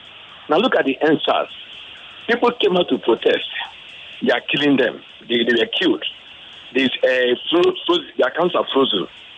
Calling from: Lekki, Lagos, Nigeria; I'm calling from Lekki.

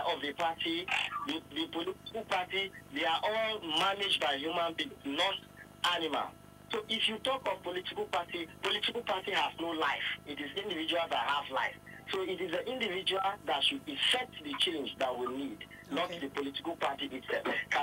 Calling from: Chicago, Illinois, United States; I'm calling from Chicago.

